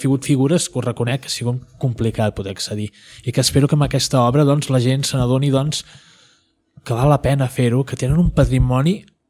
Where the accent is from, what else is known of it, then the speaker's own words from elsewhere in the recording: Piera, Catalonia, Spain; soc de Piera